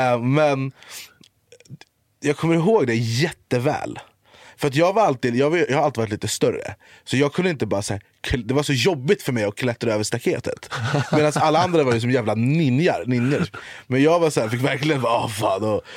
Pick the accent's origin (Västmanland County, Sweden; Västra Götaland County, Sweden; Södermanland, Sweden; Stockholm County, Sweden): Stockholm County, Sweden; Jordbro; Men jag är så jävla tacksam för min uppväxt i Jordbro.